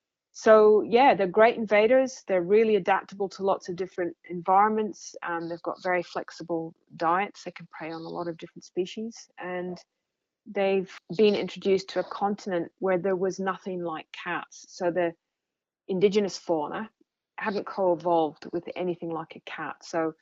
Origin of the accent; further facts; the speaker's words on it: Scotland, United Kingdom; Well, I'm from Scotland originally, and when I lived there, I always loved roaming the hills.